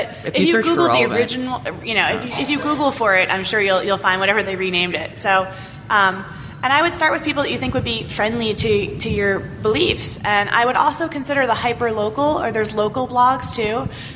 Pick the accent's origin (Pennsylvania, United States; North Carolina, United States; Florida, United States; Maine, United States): Pennsylvania, United States; Philadelphia; I'm involved in a lot of different charities in my hometown. So if somebody wants to do something in Philadelphia, you know, I know a lot of people